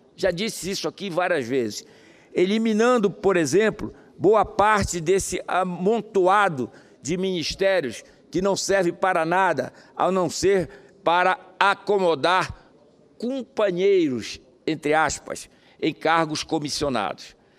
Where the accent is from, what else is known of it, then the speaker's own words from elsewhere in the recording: Brazil; E somos nós, brasileiros, que pagamos o pato, lamentavelmente.